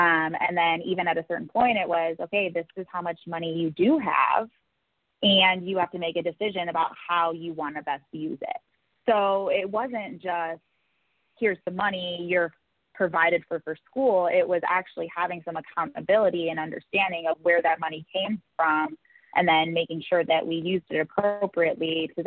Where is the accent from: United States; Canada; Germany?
United States; Milwaukee, Wisconsin; accent: Midwestern; I grew up in Milwaukee and Wisconsin, so it's very, very, like you said, Midwestern.